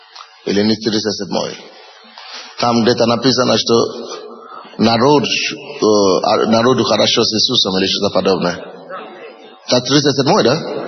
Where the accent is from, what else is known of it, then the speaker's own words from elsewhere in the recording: Ukraine; Ну, слава Богу, что я украинец.